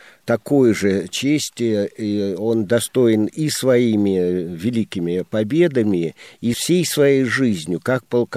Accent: Krasnodar Krai, Russia; Вот сам я родом из Кубани, уже где-то, ну, 5 поколений я точно знаю, прямой потомок именно линейных казаков.

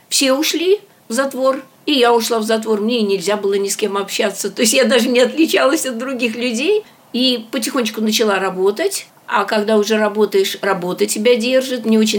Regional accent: Kazakhstan; moved away as an adult; now in Moscow, Russia; я родилась в Симпалатинской области, а выросла в Казахстане.

